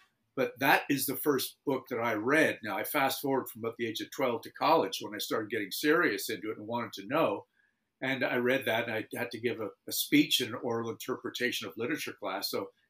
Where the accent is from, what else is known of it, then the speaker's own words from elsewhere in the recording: Montreal, Quebec, Canada; I grew up in Montreal, Canada. We were not like the Addams family or the Munsters